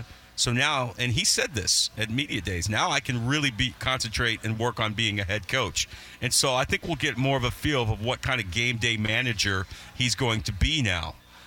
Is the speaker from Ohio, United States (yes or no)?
no; New York, United States; I was a Jim Brown fan because I grew up near Syracuse.